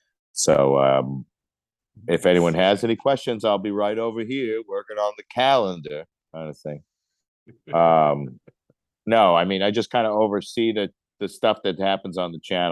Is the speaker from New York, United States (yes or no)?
yes; Brooklyn, New York, United States; I live because I moved from Brooklyn, New York, to somewhere in Pennsylvania.